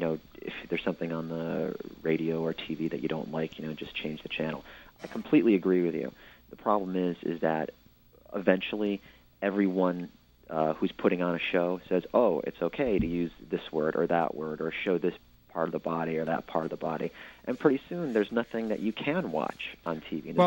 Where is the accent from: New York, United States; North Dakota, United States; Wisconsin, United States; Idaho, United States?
New York, United States; I'm a New Yorker, and, you know, I was raised here and bred here and born here.